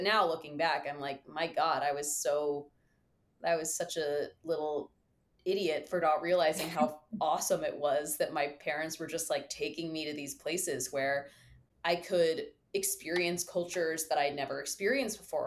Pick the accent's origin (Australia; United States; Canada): United States; Dallas, Texas; growing up in Dallas, my parents didn't grow up going to restaurants.